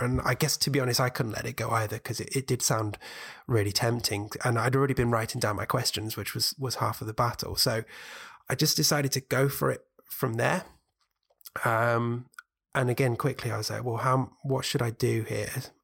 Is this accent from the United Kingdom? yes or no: yes; United Kingdom; accent: British; over here being the UK for anyone who hasn't worked out what my accent is.